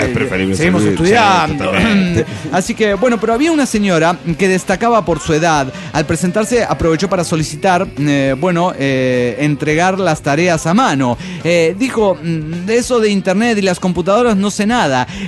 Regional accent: Mexico City, Mexico; del DF mexicano.

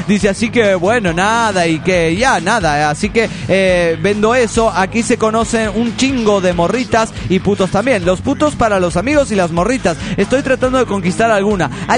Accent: Bogotá, Colombia; born there; Si mi memoria no me engaña, yo nací en aquella ciudad, en Bogotá

